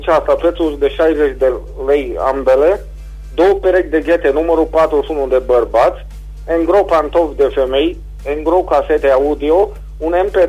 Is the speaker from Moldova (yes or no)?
no; Reșița, Caraș-Severin, Romania; din Reșița.